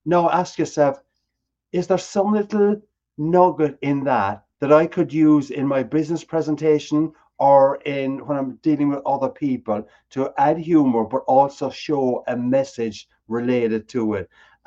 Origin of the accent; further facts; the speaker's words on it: Ireland; now in Chicago, United States; I came over originally from Ireland. And as I tell people, Kim, I've been working on my Chicago accent now for 25 years.